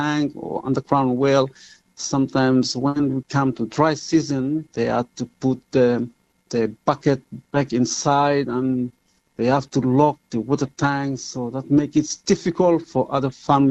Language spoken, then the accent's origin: English; Vanuatu; English is a second language; I come from Vanuatu, and this is my first time coming to Australia, especially in Tasmania, working as a seasonal worker.